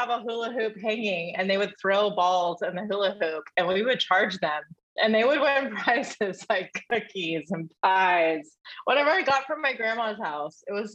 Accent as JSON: {"language": "English", "region": "California", "country": "United States", "tie": "born or raised there", "also_born_or_lived": "Weitchpec", "said": "Yeah, I grew up in Humboldt County. Not only do I have family here in town in Arcata, but I have family from our reservation up in Wichpet, where I lived half and half for most of the time."}